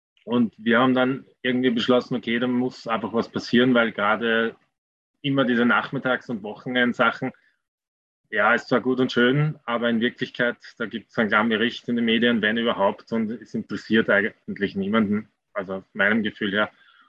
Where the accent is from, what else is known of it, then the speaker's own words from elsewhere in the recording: Vienna, Austria; ich bin aus Wien